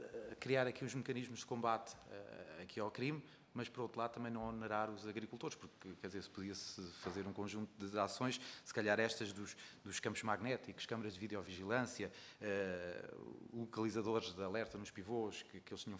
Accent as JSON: {"language": "Portuguese", "region": "Santarém", "country": "Portugal", "said": "eu próprio sou de Santarém e tenho debatido várias vezes com assuntos destes"}